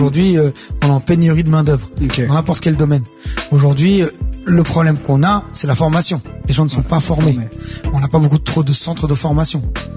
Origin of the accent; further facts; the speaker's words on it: Morocco; Après, on fait comprendre souvent qui je suis et que je suis marocain et que j'ai des origines.